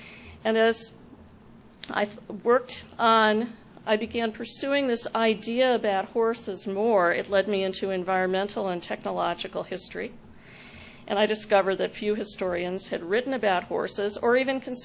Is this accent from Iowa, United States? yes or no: no; Wisconsin, United States; Well, I grew up in Wisconsin, where my family owned a large dairy company and a number of farms.